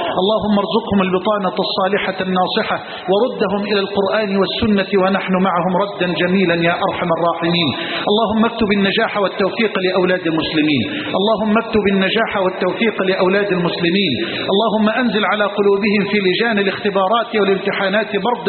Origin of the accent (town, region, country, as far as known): Egypt